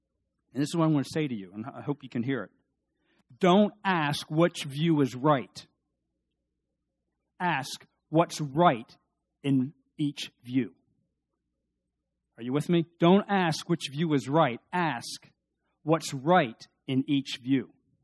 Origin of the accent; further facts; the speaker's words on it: United States; Yeah, I'm an American.